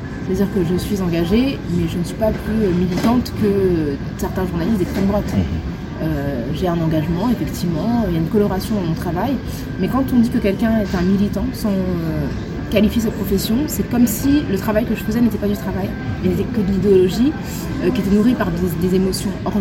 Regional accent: Paris, Île-de-France, France; je suis née en France, j'ai toujours vécu à Paris. On m'a beaucoup posé la question d'où je venais. Et j'ai aucun problème avec mes origines, hein. Mes origines sont au Sénégal

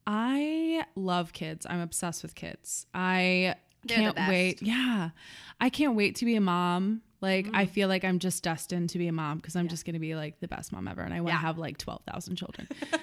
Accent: Florida, United States; moved away as an adult; now in Chicago, United States; So, you know, I moved to Chicago from Florida 6 years ago to be an actress

